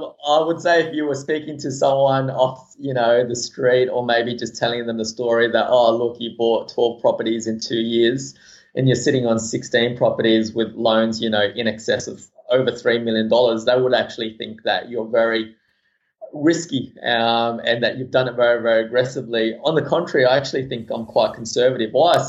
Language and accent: English; Eastwood, New South Wales, Australia; when I came to Australia, I grew up in Eastwood, and those of your listeners from Sydney would know that Eastwood at the moment is a very Asian, Korean, Chinese community.